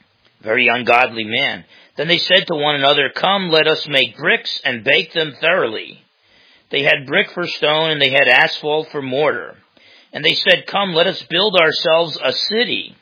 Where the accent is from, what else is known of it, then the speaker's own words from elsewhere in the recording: Caldwell, New Jersey, United States; also born or lived in Newark / East Orange; I was born in Newark in a hospital and first 4 years of my life, East Orange, New Jersey. Then my dad got us 10 miles outside the city into Caldwell, New Jersey.